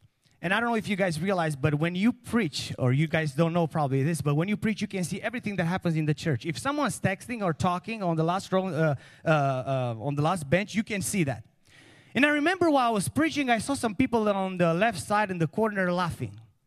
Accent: Romania; I grew up in Romania, and in 1991, I started going to school, first grade, and I had the same professors that were teaching in the communist system.

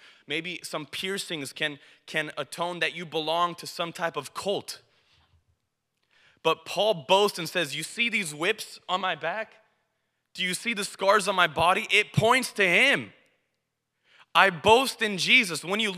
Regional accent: United States; And we're both American and we're Romanian. So we have the American celebration from the Western Christian Church, and then we have the celebration from the Eastern Romanian Orthodox Church.

